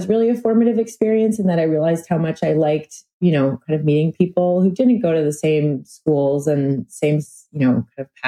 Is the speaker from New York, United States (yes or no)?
yes; New York City, New York, United States; the funny thing is I grew up in New York City and I just love the outdoors